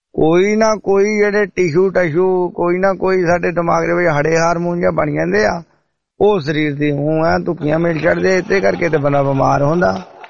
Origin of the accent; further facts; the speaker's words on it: Tashpur, Punjab, India; ਲੋਹੀਆਂ ਖਾਸ ਤੋਂ ਸੀਚੇਵਾਲ ਸਿੱਧਾ ਹੀ ਤੇ ਰਾਜ ਸਾਡਾ ਪਿੰਡ ਤਾਸ਼ਪੁਰ ਆਉਣਾ ਵਾ